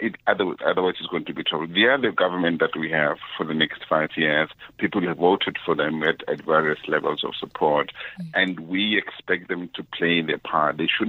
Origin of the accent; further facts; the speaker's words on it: South Africa; now in Switzerland; I speak there as a South African who's concerned. Now, many countries across the world have changed, amended their constitutions, including Switzerland, where I am now